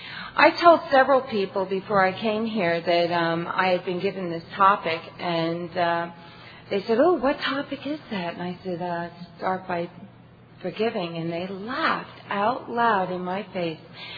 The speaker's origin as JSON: {"language": "English", "town": "Newark", "region": "New Jersey", "country": "United States", "tie": "born or raised there", "said": "And I'm not from New York, but I grew up very close to New York. I grew up in Newark, New Jersey."}